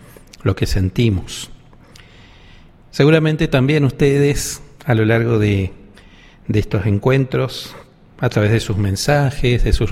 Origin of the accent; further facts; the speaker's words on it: Itatí, Corrientes, Argentina; now in Córdoba, Argentina; Soy correntino, nacido en Itatí. Vivo aquí en Córdoba, soy jesuita, sacerdote jesuita.